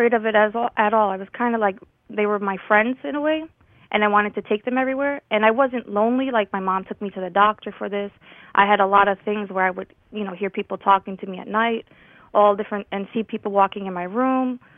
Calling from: New York, United States; I'm calling from New York

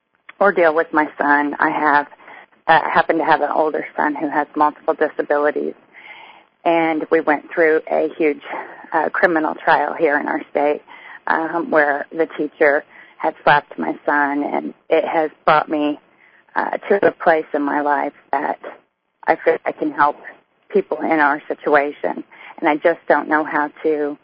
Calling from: Indianapolis, Indiana, United States; I'm from Indianapolis, Indiana.

